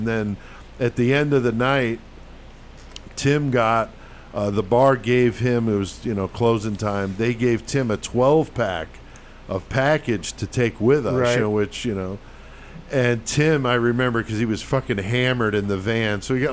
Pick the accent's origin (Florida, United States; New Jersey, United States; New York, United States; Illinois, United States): Illinois, United States; Bloomington; I was like, man, we're from Bloomington, Illinois.